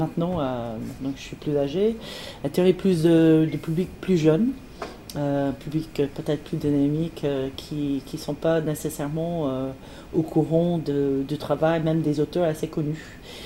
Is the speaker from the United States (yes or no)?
yes; United States; now in France; je suis américaine d'origine, j'habite en France depuis 20 ans.